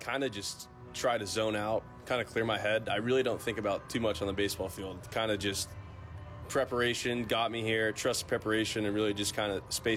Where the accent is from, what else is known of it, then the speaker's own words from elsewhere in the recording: Pittsburgh, Pennsylvania, United States; More of my speed, Midwest. I mean, I'm from Pittsburgh, so it's kind of like more of my scene